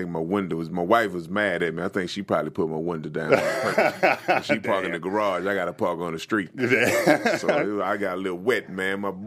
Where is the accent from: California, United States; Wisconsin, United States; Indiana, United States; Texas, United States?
Texas, United States; Galveston; Galveston, Texas, man.